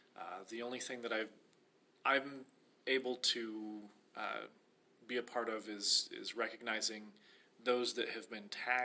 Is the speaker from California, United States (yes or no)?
no; Omaha, Nebraska, United States; Where I grew up in Omaha, Nebraska, the program was mostly in elementary school, so it's been a really long time.